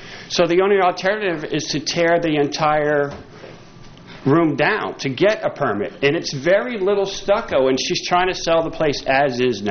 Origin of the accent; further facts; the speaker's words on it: West Palm Beach, Florida, United States; now in Daytona, United States; she went through a property manager here in Daytona, because we're from West Palm Beach area